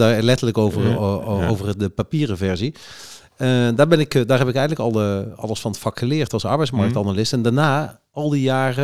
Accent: North Brabant, Netherlands; accent: Brabant; now in Rotterdam, Netherlands; Nou, dat voel ik me inmiddels wel. Maar mijn Brabantse tongval verraadt dat ik ergens anders geboren ben.

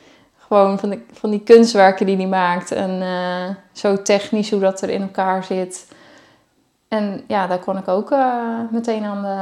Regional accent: Hardinxveld, South Holland, Netherlands; ik kom oorspronkelijk uit Haringsveld. Dat ligt hier naast Gorinchem.

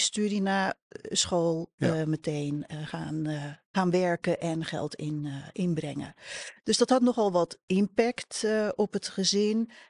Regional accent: Haarlem, North Holland, Netherlands; Ik vertelde net, ik kom uit Haarlem.

